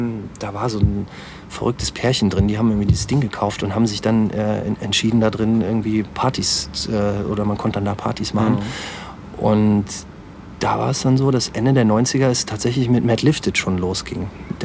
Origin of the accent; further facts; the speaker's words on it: Aachen, North Rhine-Westphalia, Germany; Also ich komme nicht gebürtig aus Aachen, aber bin natürlich hier zur Schule gegangen und auch hier zur Grundschule und so.